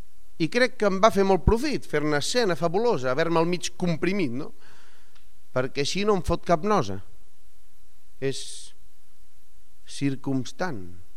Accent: Barcelona, Catalonia, Spain; Jo sóc del Clot i el Perla aquest és un tio que va tenir una vida molt estranya.

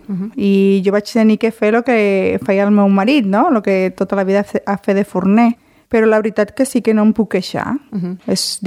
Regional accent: Dominican Republic; now in Sant Celoni, Spain; Jo, des que vaig venir de la República Dominicana, sempre em va agradar molt Sant Celoni.

